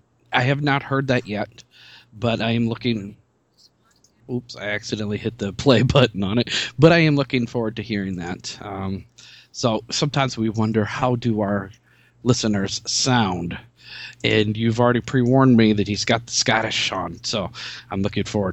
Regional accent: Nebraska, United States; from Nebraska.

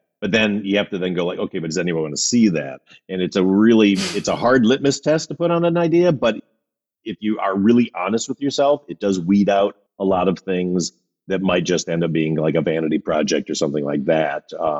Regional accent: Midwest, United States; You know, I love that I'm from the Midwest because I always have this very Midwestern take on the world

